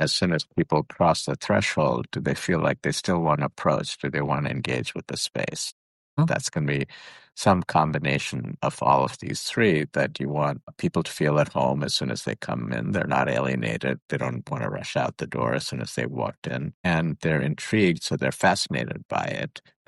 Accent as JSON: {"language": "English", "country": "India", "tie": "born or raised there", "said": "I grew up in India"}